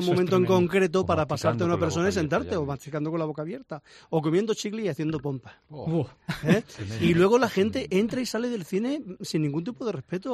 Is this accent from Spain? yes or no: yes; Linares, Andalusia, Spain; Claro, pero yo soy de Linares.